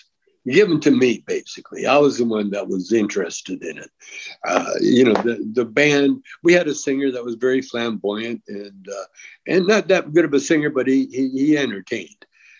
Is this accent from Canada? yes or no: yes; Calgary, Alberta, Canada; also born or lived in Edmonton; now in Vancouver, Canada; I was born in Edmonton and raised in Calgary.